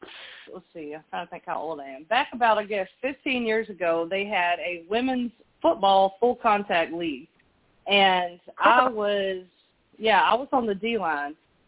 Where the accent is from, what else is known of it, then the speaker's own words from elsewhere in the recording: Mobile, Alabama, United States; I'm from Mobile.